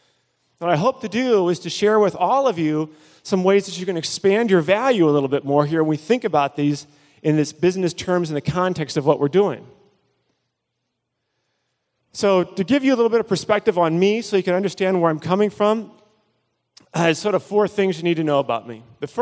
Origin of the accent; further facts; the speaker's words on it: Midwest, United States; You know, I grew up here in the Midwest, married in Toledo, taught at the University of Detroit, things like that.